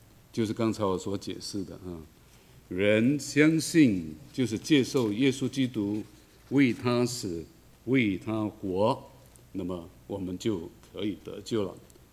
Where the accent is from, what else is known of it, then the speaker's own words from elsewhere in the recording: China; 的习俗我们中国人看了眼睛都亮了